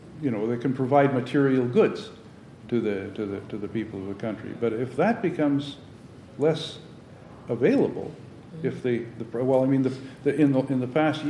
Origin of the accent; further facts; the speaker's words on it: Central Canada, Canada; stuck it in my hometown in central Canada